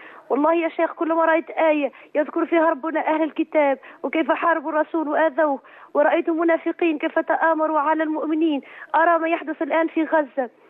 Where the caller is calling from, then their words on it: Tunisia